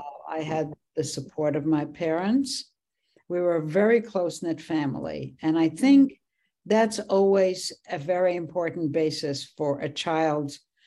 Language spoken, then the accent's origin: English; Poland; English is a second language; now in Israel; So when I came from Poland to Israel, and I can't think of two languages that are more different than Polish and Hebrew